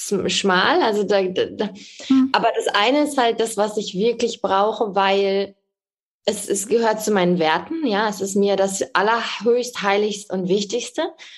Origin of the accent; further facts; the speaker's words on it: Germany; wir kommen, also aus Deutschland, wir kommen halt aus einem Land, wo sehr viel auch möglich ist, ja.